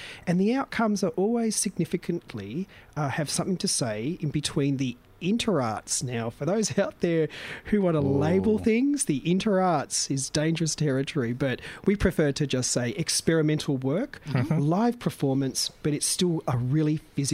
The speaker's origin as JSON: {"language": "English", "country": "Papua New Guinea", "tie": "born or raised there", "said": "I was brought up in Papua New Guinea"}